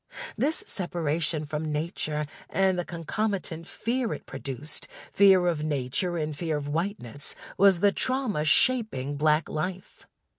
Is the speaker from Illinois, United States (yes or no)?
no; Kentucky, United States; Usually, when asked where I hailed it from, naming Kentucky as my home state would be greeted with laughter, or with the question, "Kentucky? Where is that?"